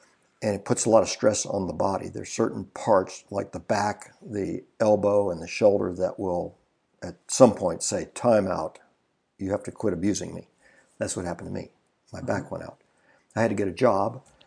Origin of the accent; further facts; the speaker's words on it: Baton Rouge, Louisiana, United States; I wanted to go to LSU right there in my hometown, Baton Rouge, Louisiana.